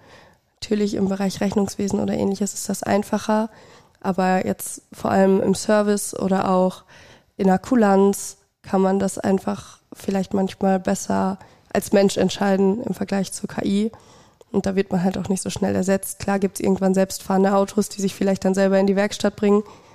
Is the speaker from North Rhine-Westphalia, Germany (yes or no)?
yes; Wadersloh, North Rhine-Westphalia, Germany; Ja, ich komme aus Wadersloh.